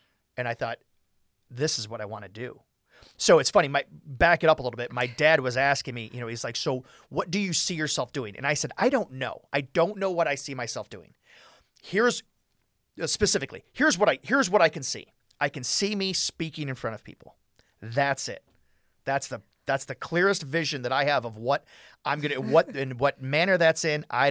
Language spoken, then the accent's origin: English; Toledo, Ohio, United States; I moved back here when I was 6 years old, so just as I was starting first grade. So I was raised right here in Toledo.